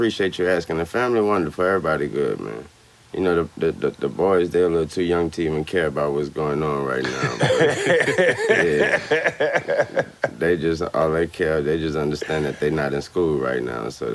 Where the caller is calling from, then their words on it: Miami, Florida, United States; I'm broadcasting live from Miami, man.